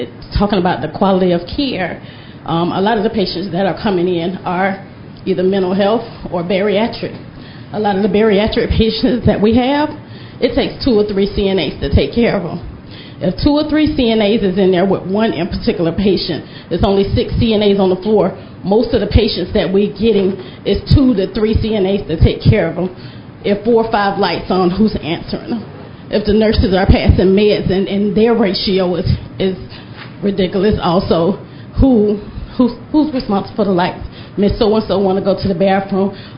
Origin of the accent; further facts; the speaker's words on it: Orlando, Florida, United States; I'm a CNA, and I'm with 1199 SEIU. I'm from Orlando.